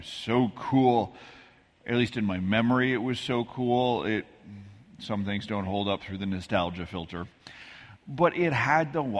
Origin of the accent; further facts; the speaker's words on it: Midwest, United States; also born or lived in Texas; I grew up in the Midwest. I spent a couple years in Texas. I know tornadoes.